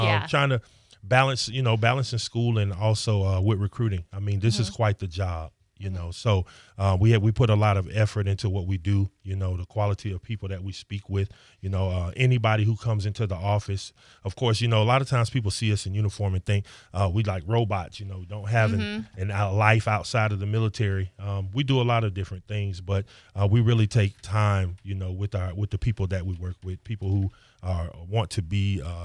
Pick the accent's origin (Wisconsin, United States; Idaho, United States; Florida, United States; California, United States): Florida, United States; Pensacola; So I'm originally from Pensacola. Graduated from Woodham High School back in 1998 when it was still thriving.